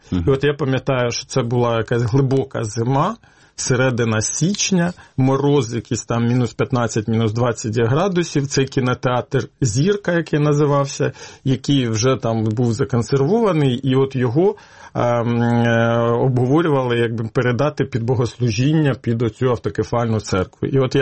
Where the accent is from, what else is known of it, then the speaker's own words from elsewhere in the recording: Cherkasy, Cherkasy Oblast, Ukraine; оскільки я з Черкас, в Черкасах